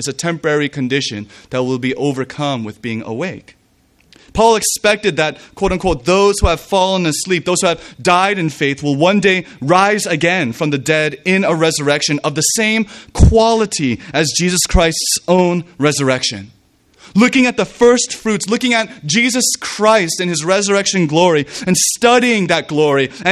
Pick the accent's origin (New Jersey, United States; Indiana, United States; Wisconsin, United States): Indiana, United States; I grew up in Indiana, where farming is a real part of life.